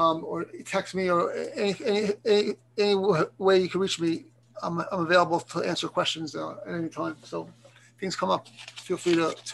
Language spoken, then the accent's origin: English; Philadelphia, Pennsylvania, United States; New York, I'm from Philadelphia.